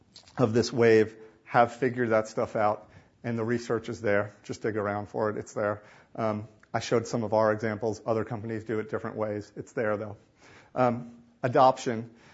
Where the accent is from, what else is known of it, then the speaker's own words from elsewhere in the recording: New York, United States; I'm being a New Yorker and talking too fast, probably.